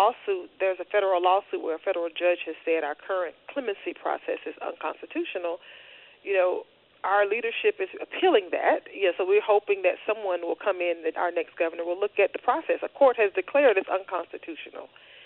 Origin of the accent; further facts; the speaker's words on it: Orlando, Florida, United States; I'm from Orange County, grew up in Tangelo Park.